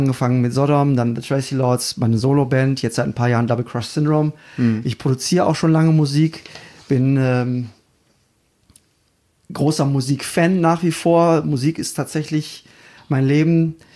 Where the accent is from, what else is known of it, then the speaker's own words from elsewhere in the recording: Mülheim an der Ruhr, North Rhine-Westphalia, Germany; ich komme aus Mühlheim an der Ruhr. Ich bin 31 Jahre alt.